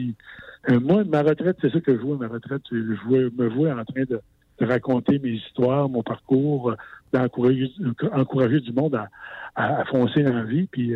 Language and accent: French; Petite-Vallée, Quebec, Canada; born there; au territoire où je vis, où je suis né, tu sais, à Petite-Vallée. Je suis né dans un lieu extraordinaire au bord de la mer